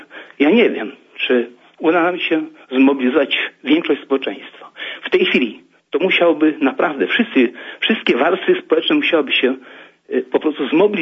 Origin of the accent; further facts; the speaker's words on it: Lublin Voivodeship, Poland; Proszę państwa, ja pochodzę tutaj z Zamojszczyzny.